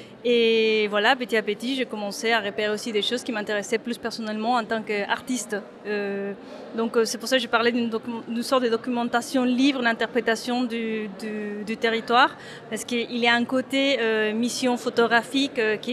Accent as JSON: {"language": "French", "region": "Mexico City", "country": "Mexico", "moved": "yes", "lives_now": "France", "said": "je suis photographe, artiste photographe. Je suis d'origine mexicaine, enfin, je viens du Mexique, de la ville de Mexico. Ça fait 15 ans que j'habite en France"}